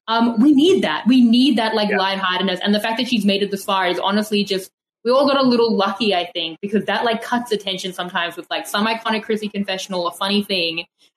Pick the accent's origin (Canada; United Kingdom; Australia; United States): Australia; I'm Australian. Well, I'm an immigrant, but I'm Australian